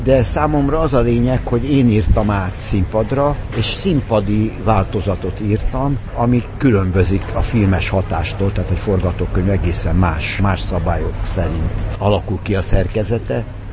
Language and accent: Hungarian; Budapest, Hungary; Hát én itt nevelkedtem, mindjárt a szülészetről idehoztak a nagyszüleimmel.